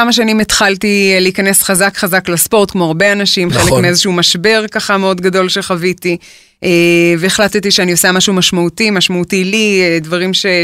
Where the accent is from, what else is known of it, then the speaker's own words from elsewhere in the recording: Ramot Meir, Central District, Israel; born there; אני בת 47 ונולדתי במושב לפני 47 שנים.